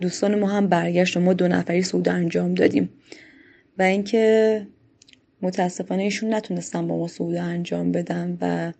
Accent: Afghanistan; وقتی میفهمن ما افغانستانی هستیم

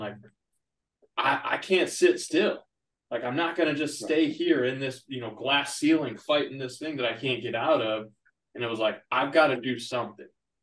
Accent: Florida, United States; born there; also born or lived in Arkansas, United States; Yep, so I was born in Florida, spent some time there.

